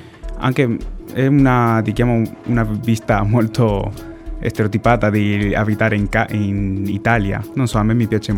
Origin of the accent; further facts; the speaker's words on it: Canary Islands, Spain; Italian is a second language; also born or lived in Argentina; now in Madrid, Spain; Sono argentino, ho cresciuto nelle isole Canarie e abito a Madrid.